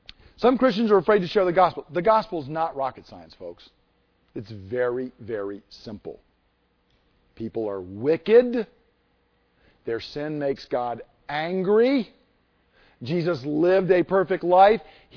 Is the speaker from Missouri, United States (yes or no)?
no; Georgia, United States; I grew up in Georgia. You can't get away from it in Georgia.